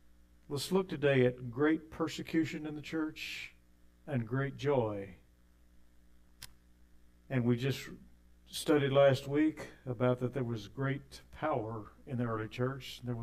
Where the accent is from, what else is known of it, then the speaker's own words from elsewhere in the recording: Texas, United States; Of course, I was from Texas. We wanted the Cowboys to win.